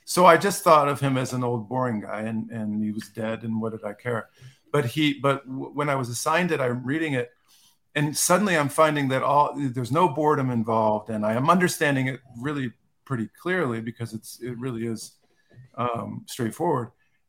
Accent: Key West, Florida, United States; And also, I lived in Key West I grew up in Key West for 5 or 6 years.

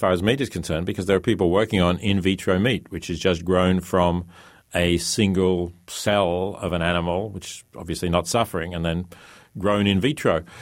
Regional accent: Australia; moved away as an adult; also born or lived in Oxford; I grew up in Australia, which is a country that, you know, is a big meat producer, has good quality meat, fairly cheap.

